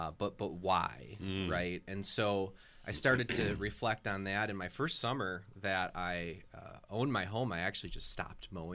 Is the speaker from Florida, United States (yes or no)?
no; Milwaukee, Wisconsin, United States; Yeah, I'm actually from Milwaukee.